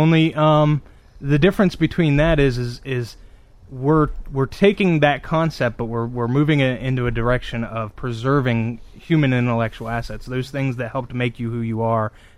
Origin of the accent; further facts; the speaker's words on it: Pennsylvania, United States; I'm from Center County, Pennsylvania.